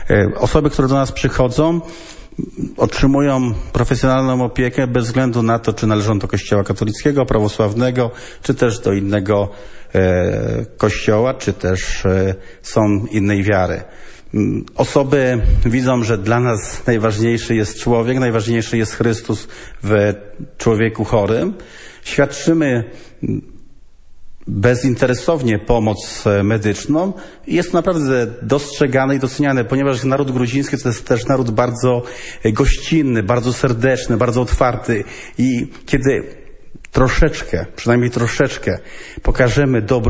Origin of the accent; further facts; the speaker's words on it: Grybów, Lesser Poland, Poland; moved away as an adult; now in Georgia; jestem z Grybowa. Od 16 lat pracuję w Gruzji.